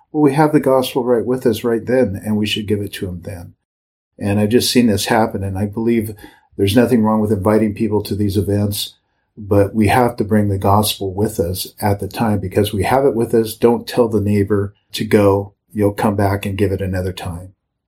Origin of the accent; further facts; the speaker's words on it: Seattle, Washington, United States; I'm just a guy that was addicted to heroin for a number of years in my hometown of Seattle.